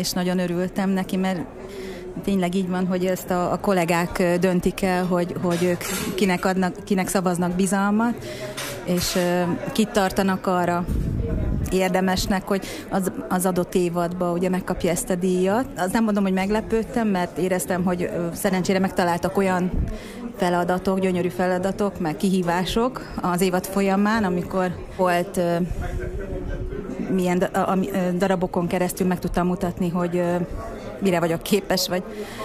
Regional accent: Kecskemét, Bács-Kiskun, Hungary; moved away as an adult; now in Miskolc, Hungary; mert én Kecskemétre való vagyok. Tehát ott születtem, ott végeztem a középiskolát, aztán fölkerültem ide Miskolcra, a főiskolára

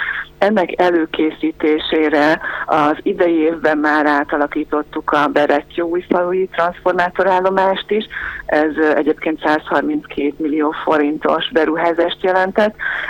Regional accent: Hungary; világon elsőként Magyarországon nyilvánítottak védetté, így egy kicsit különlegesebb a viszonyunk magyarként a túzokokhoz.

